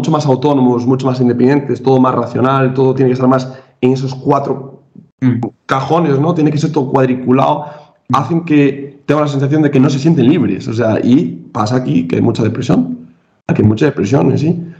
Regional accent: Galicia, Spain; yo que soy gallego, y soy amante de Galicia

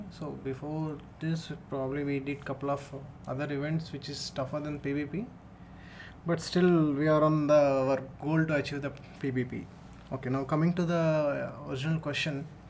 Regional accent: Hyderabad, Telangana, India; from Hyderabad.

